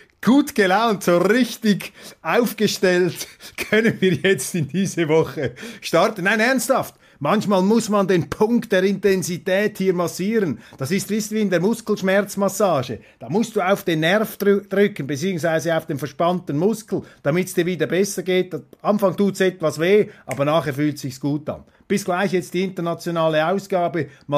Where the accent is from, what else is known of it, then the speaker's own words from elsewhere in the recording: Switzerland; vielleicht sind wir als Schweizer inspirierender.